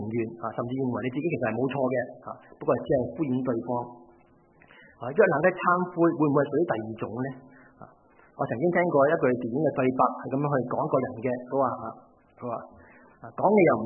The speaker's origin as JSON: {"language": "Cantonese", "country": "Hong Kong", "said": "我们香港人跟你讲 sorry 通常有两种的讲法的嘛"}